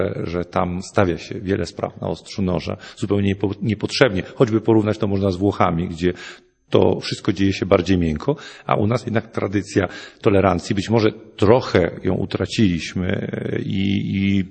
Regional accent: Wrocław, Lower Silesian Voivodeship, Poland; born there; Mój tato już jest urodzony we Wrocławiu i ja się urodziłem we Wrocławiu.

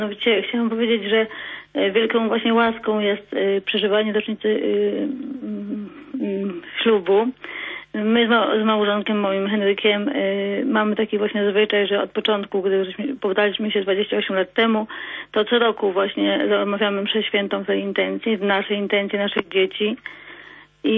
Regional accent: Kraków, Lesser Poland, Poland; Ja w ogóle pochodzę z Nowej Huty i z tego kościoła właśnie Arka Pana.

